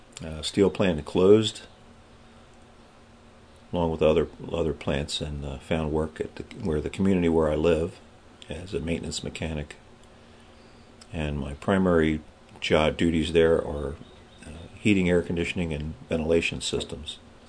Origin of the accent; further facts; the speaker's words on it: Pennsylvania, United States; I was born in Uniontown, Pennsylvania, which is in the southwestern part of the state, but I was raised in the southeastern part of Pennsylvania, outside of Philadelphia. Went to Clifton Heights High School.